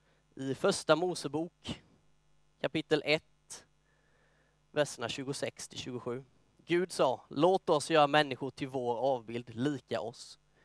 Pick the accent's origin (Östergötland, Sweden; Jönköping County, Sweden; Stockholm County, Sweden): Jönköping County, Sweden; Myresjö; vi åkte ofta ut på grusvägarna utifrån utanför Myresjö där jag växte upp